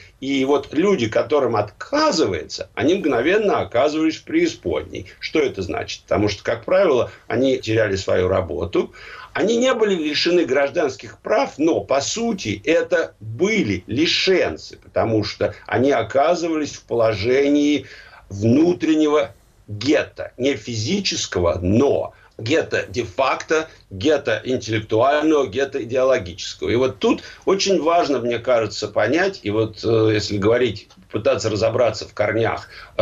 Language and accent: Russian; Moscow, Russia; born there; когда я родился, разумеется, в Москве, мои родители принадлежали к прослойке советской еврейской интеллигенции